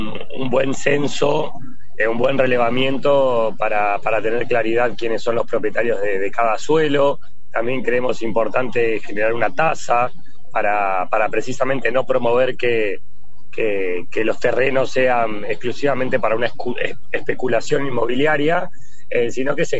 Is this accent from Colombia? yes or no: no; La Plata, Buenos Aires Province, Argentina; born there; Yo siento, mira, yo nací en Zona Sur, en Villa Elvira, vivo en Villa Elvira y si Dios quiere ahí pasaré hasta mis últimos años.